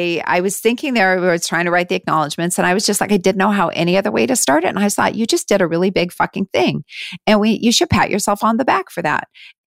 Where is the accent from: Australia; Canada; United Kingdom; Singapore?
Canada; now in United States; I live down here, but I am still Canadian. So very much Canadian. And we are looking at moving back.